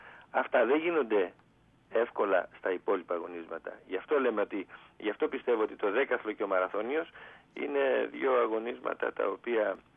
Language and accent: Greek; Thebes, Central Greece, Greece; έγινε στη Θήβα, στην πατρίδα μου.